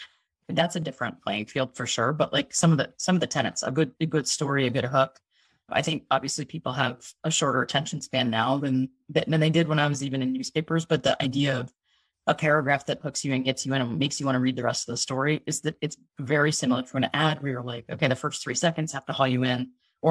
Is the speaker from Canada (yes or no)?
no; New England, United States; moved away as an adult; also born or lived in San Francisco; I grew up in New England, was there forever, and thought I want to go somewhere else. So I moved to San Francisco at an e-commerce company called Mercantile